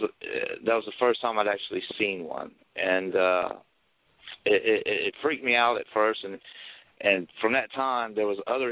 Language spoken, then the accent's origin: English; Morgan City, Louisiana, United States; I grew up in South Louisiana, Morgan City, and I was raised by my grandparents